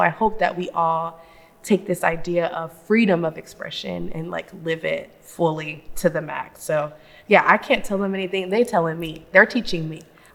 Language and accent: English; Memphis, Tennessee, United States; I'm from Memphis, so I should know all about